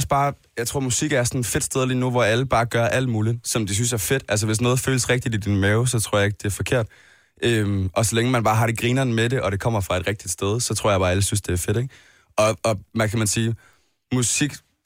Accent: Odense, Region of Southern Denmark, Denmark; Det er også en, hvor jeg kommer fra, Odense ting.

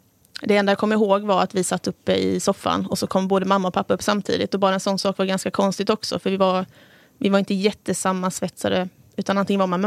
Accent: Nässjö, Jönköping County, Sweden

